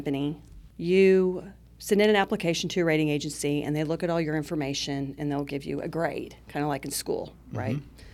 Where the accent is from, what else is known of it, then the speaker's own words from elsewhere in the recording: Oklahoma, United States; I'm from Oklahoma. I don't go North Dakota in the wintertime.